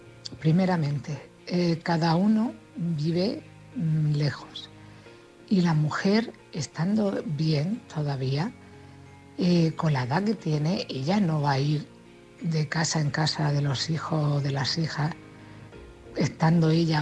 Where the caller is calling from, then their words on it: Cartagena, Region of Murcia, Spain; de Cartagena.